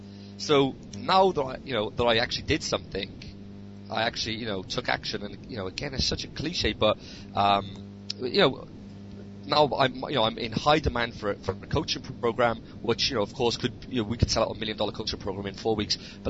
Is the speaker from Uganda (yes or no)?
no; Wales, United Kingdom; Now, I'm from Wales in the UK